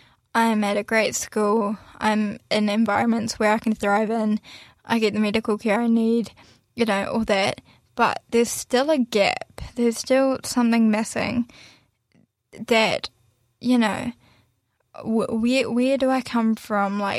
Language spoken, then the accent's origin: English; New Zealand; also born or lived in Russia; So I was adopted from Russia, a small town in Russia, when I was a year and a half. By my amazing, wonderful New Zealand parents.